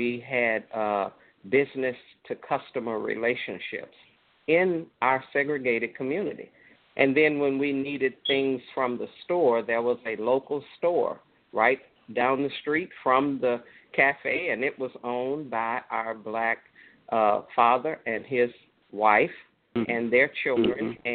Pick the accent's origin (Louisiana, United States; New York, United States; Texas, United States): Louisiana, United States; Cameron; And growing up in Cameron, Louisiana, which was a segregated part of Cameron for me in the 60s.